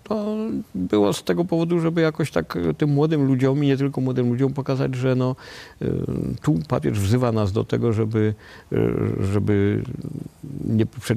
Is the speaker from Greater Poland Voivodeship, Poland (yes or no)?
no; Lesser Poland, Poland; bo wychowywałem się na Podhalu, w rodzinie, w której alkohol był normalną rzeczą